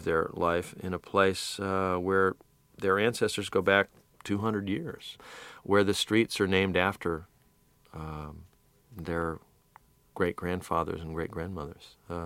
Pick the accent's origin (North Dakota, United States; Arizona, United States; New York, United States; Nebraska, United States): New York, United States; as a Yankee, which I certainly am, as a New Yorker, to be thrust into this very different environment.